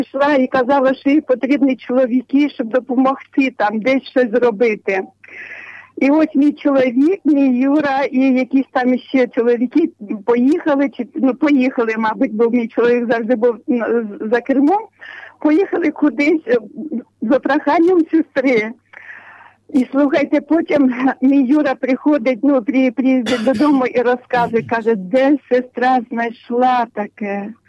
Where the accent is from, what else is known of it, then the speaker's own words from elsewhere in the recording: Zaporizhzhia, Zaporizhzhia Oblast, Ukraine; Я з Запоріжжя.